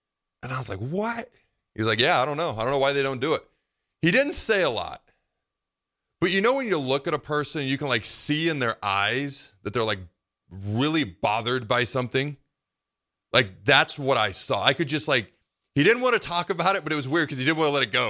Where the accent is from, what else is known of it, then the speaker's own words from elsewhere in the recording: Nebraska, United States; As soon as he heard I was from Nebraska